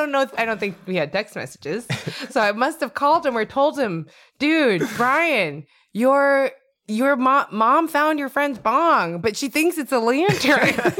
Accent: New York, United States; I'm just on a road trip. I'm just being honest. We're here from New York.

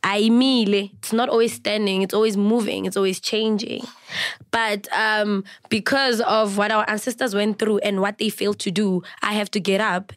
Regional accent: South Africa; Actually, I'm a South African. That's all it can be. But I'm a full Venda by bloodline. But I was raised by a very beautiful Sotho woman.

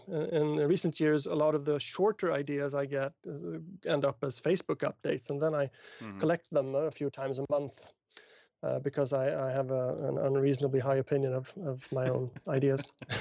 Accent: Stockholm, Stockholm County, Sweden; Sure. Yeah, that's my hometown.

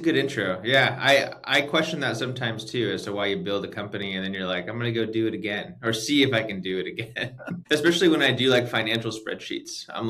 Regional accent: California, United States; So I'm originally from California. I'm one of those who was born and raised here and just have never left.

